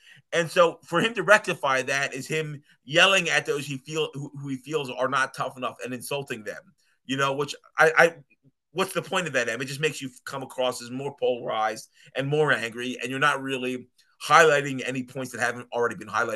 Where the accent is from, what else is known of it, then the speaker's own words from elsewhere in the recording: West Coast, United States; And on the other hand, I'm the Southern church tradition, even though I'm from the West Coast.